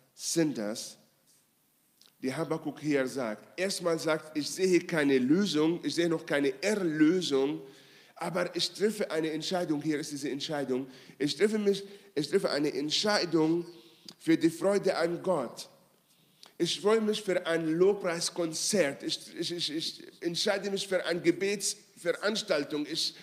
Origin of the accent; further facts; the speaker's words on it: Israel; Ich bin in Israel aufgewachsen und bei uns in Israel